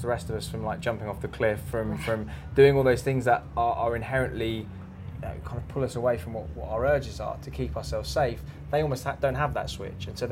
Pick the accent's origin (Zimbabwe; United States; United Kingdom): United Kingdom; England; we're English, we like our traditions and we're stuck in that way.